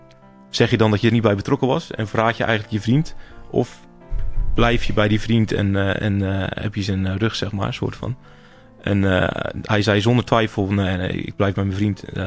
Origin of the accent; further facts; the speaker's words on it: Zeeland, Netherlands; ik kom sowieso uit Zeeland. Of tenminste, daar heb ik het grootste deel doorgebracht. En daar waren 10 jaar geleden nog maar weinig mensen met een andere etnische achtergrond.